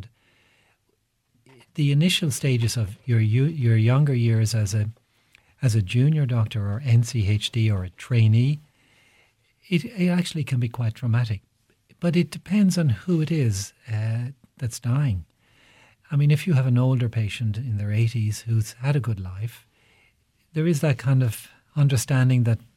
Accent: Galway, Connacht, Ireland; also born or lived in Tipperary / Carlow; And most of my life was in Galway. So I really consider myself a Galwegian growing up in Salt Hill.

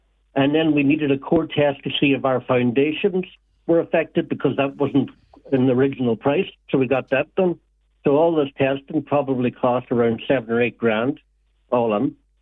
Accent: Derry, Northern Ireland, United Kingdom; I'm from Derry, but I got a chance of building a house up beside my mum.

